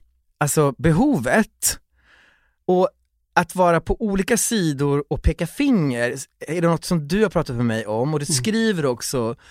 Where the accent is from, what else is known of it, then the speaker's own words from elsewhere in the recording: Kiruna, Norrbotten County, Sweden; born there; för jag föddes in i Kiruna